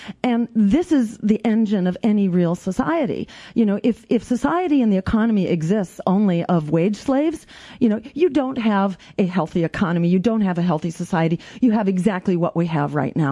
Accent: Massachusetts, United States; And I did it when they killed campaign finance reform in my home state in Massachusetts.

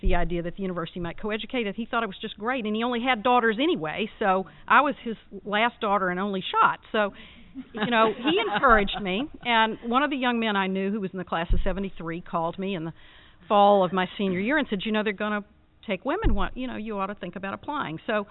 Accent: Alabama, United States; I'm a Southerner. I grew up in Alabama. I went to a small girls' private school.

